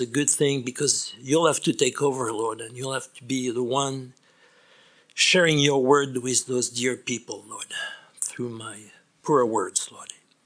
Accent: Nice, Provence-Alpes-Côte d'Azur, France; English is a second language; Second, I'm from France. You know, you're going to exchange information, and then you'll ask me, where are you from in France? You know, I'm dark place on the French Riviera, you know, Nice.

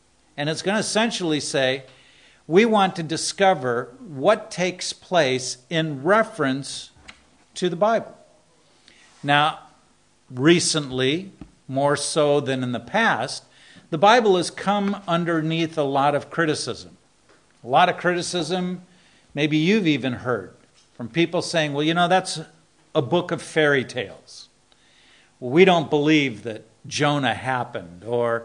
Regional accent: United States; this comes from my standpoint personally as an American.

